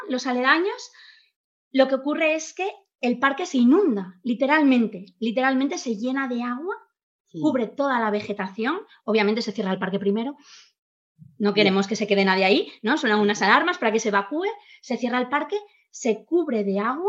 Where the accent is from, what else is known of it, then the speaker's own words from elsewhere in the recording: Asturias, Spain; Yo soy asturiana y ya antes de pasarme por Alicante